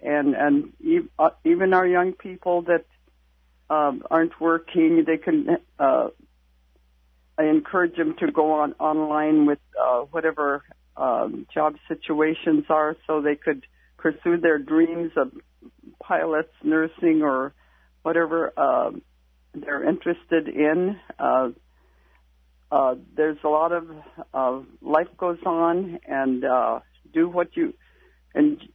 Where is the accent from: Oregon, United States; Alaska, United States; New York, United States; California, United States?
Alaska, United States; Bethel; I was born and raised here in Bethel and territorial days of long ago